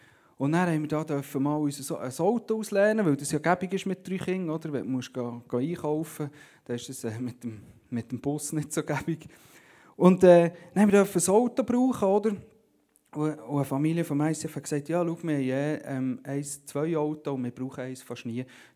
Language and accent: German; Bern, Switzerland; Wie gesagt, ich komme aus dem Emmental ursprünglich.